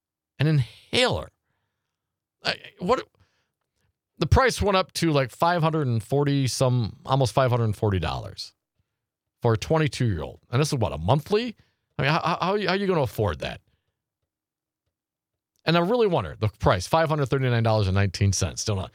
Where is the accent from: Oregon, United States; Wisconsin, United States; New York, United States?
Wisconsin, United States; Appleton; Because this is Appleton, Wisconsin, man. I grew up in Appleton, Wisconsin.